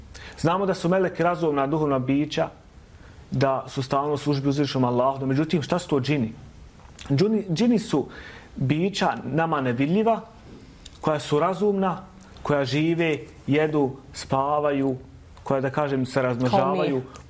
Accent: Bosnia & Herzegovina; Ne samo kod nas u Bosni i Hercegovini

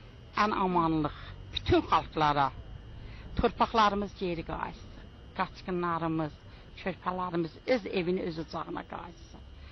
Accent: Nakhchivan, Azerbaijan; Naxçıvandan gəlmişəm Bakıya, müalicəyə getmişdim. İndi Ramazan ayına görə qadirəm Naxçıvan.

